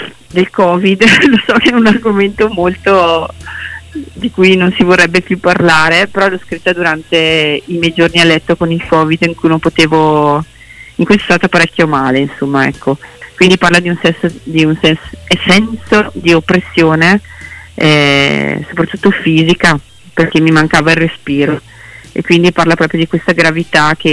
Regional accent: Veneto, Italy; accent: Venetian; Credo che dal mio accento si sente. No, vabbè, Treviso, Venezia, e si sente la Landa Veneta nella mia lingua.

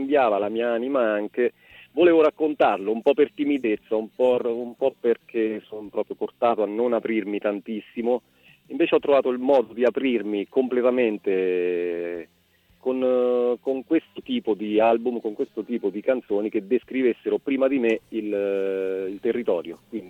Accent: Terni, Umbria, Italy; Sì, siamo di Terni

